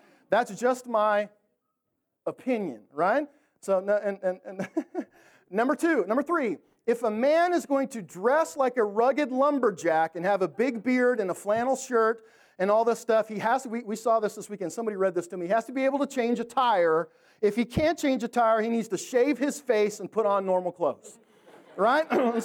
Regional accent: Canada; and so I'm a Canadian, and so I love football.

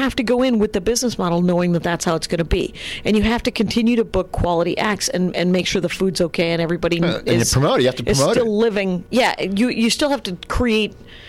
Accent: Wisconsin, United States; I know more about the Green Bay Packers than any other team, only because I'm from Wisconsin.

